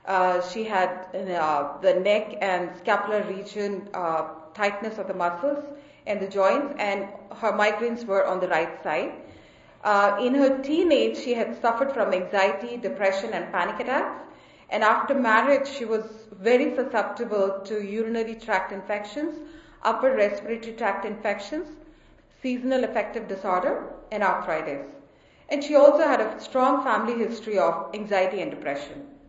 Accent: Boston, Massachusetts, United States; I'm an Ayurvedic practitioner and I'm from Boston.

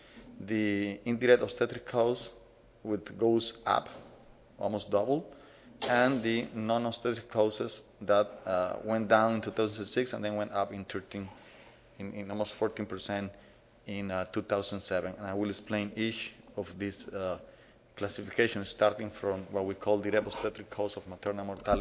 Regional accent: Nicaragua; English is a second language; I'm from Nicaragua.

